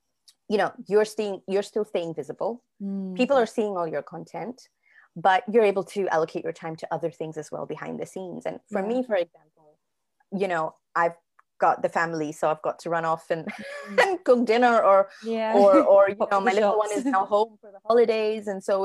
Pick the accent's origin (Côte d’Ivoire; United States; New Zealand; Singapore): Singapore; And also for me as a Singaporean, I was like, oh my God, that's incredible.